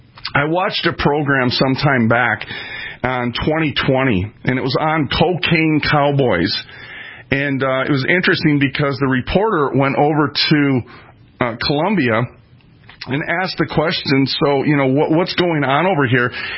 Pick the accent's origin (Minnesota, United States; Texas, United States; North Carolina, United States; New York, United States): Minnesota, United States; Minneapolis; I want you to understand that I am from North Minneapolis. And that's kind of like the hood in Minneapolis.